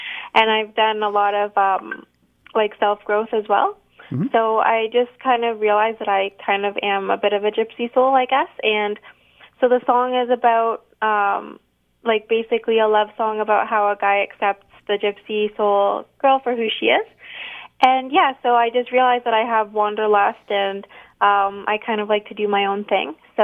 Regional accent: Canada; born there; I view myself as mixed, and I love all the backgrounds. But I was born in Canada, so I don't really relate more to one than the other.

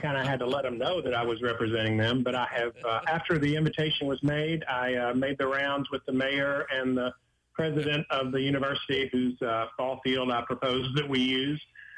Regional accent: Kentucky, United States; glad to support my hometown of Kentucky.

